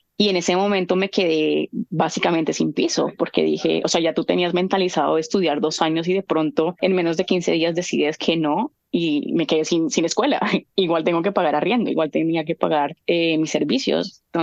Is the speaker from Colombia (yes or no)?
yes; Colombia; Como colombiana, todo el mundo me dice, como que, ¿cómo así